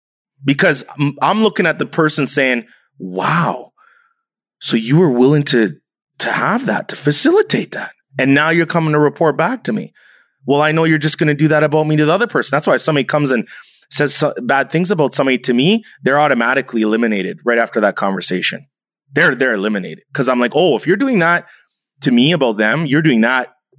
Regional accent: Canada; You know, I'm half German, I'm half Jamaican, I'm Canadian, I'm half black, half white.

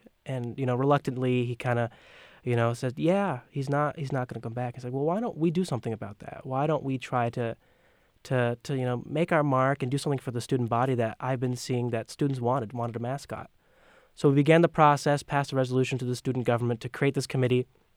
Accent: Florida, United States; I grew up in Florida, and I applied to Illinois for its academic strengths and merits

